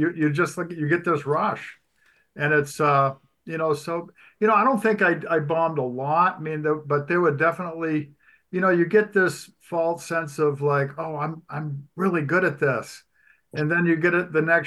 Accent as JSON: {"language": "English", "town": "Bath", "region": "Maine", "country": "United States", "tie": "born or raised there", "said": "I grew up in Bath."}